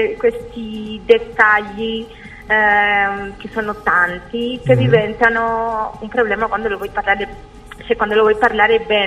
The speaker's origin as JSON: {"language": "Italian", "country": "Cuba", "accent": "Latin, Cuban", "second_language": "Italian", "moved": "yes", "lives_now": "Italy", "said": "Beh, io sono cubana, mm-hmm. Vivo in Italia da sei anni, mm-hmm. Ho sempre cantato in spagnolo e un anno fa ho deciso di cominciare a cantare in italiano"}